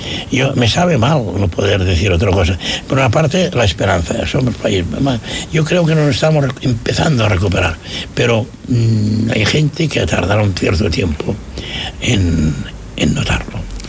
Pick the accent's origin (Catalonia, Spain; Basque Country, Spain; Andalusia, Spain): Catalonia, Spain; Premià de Mar; En Premiá hay los que somos de Premiá desde el siglo XV o XVI, sí. O XVII.